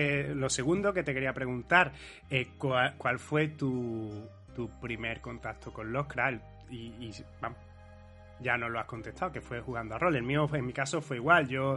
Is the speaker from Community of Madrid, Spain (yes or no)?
no; Andalusia, Spain; otras lo digo pues como andaluz que soy, pues Chulú